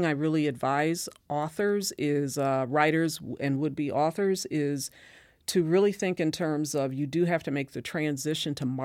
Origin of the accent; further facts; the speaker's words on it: Racine, Wisconsin, United States; a little Black girl growing up in Racine.